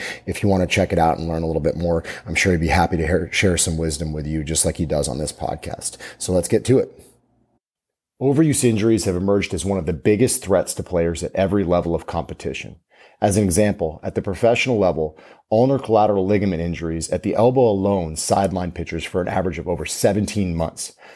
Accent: Maine, United States; So literally 20 minutes from my hometown.

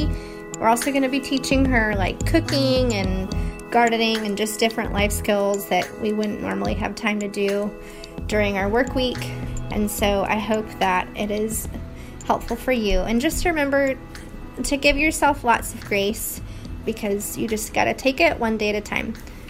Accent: Austin, Texas, United States; Hi, Life Kit. … I'm from Austin, Texas.

